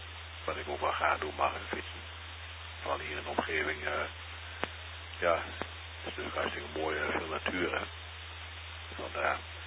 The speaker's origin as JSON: {"language": "Dutch", "town": "Zwolle", "region": "Overijssel", "country": "Netherlands", "lives_now": "India", "said": "Ik kom uit Zwolle van oorsprong."}